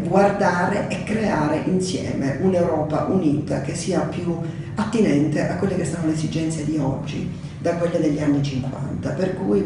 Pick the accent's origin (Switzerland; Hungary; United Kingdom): United Kingdom; England; lo sanno tutti gli inglesi, lo sappiamo tutti noi inglesi, io sono pure inglese